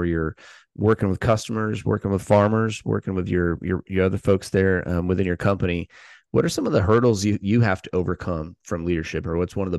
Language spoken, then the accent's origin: English; Minnesota, United States; this is not going to be hard because I grew up in Minnesota. So it's as far away from cotton country as you can get.